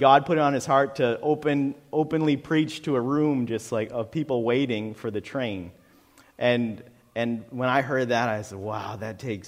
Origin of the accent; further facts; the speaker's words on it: United States; And as a Christian and as American in this place, I figured I'd be on the top of the list for people that are hated and persecuted.